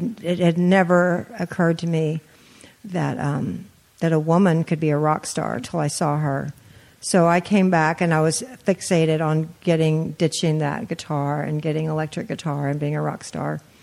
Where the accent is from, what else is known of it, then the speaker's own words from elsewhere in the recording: Austin, Texas, United States; I grew up in Austin, Texas.